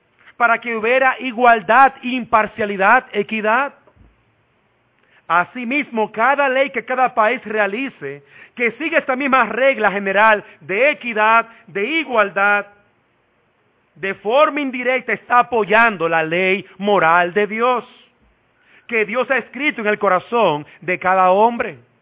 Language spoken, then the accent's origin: Spanish; Dominican Republic; Todos debemos someternos a ella si somos dominicanos.